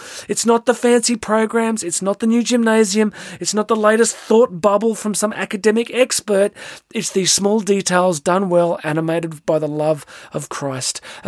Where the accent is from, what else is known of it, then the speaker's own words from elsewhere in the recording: Australia; and of course many here in my home country, Australia.